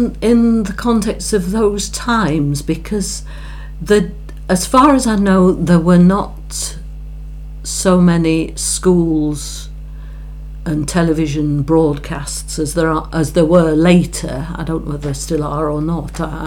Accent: England, United Kingdom; although I can feel quite French, I'm also very British. I'm very English.

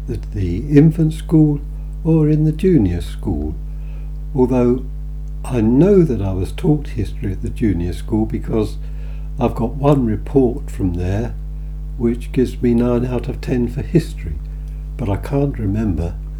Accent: East Ham, London, United Kingdom; East Ham, now called Newham, in East London. And I lived there until I joined the RAF in 1942.

